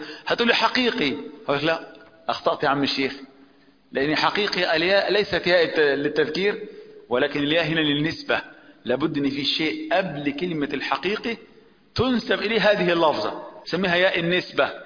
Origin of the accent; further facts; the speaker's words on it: Upper Egypt, Egypt; عندنا في الصعيد الجماعة الصعيدة بيسموا العقارب دبيب